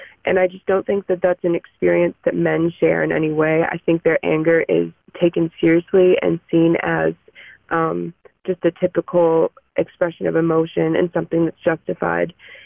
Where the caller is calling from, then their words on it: Syracuse, New York, United States; I'm calling from Syracuse, New York. I'm a 24-year-old woman